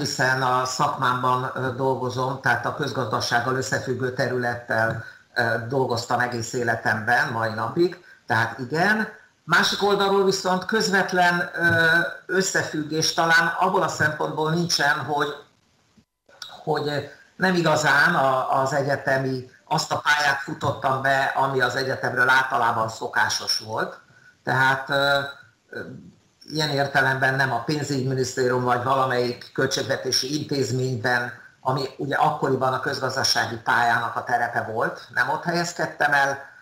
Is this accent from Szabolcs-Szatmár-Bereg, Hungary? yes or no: no; Budapest, Hungary; A belvárosban eszméltem. Tulajdonképpen a Károlyi kert egyik utcájában nőttem föl, a Heszman Imre utcában laktunk akkor.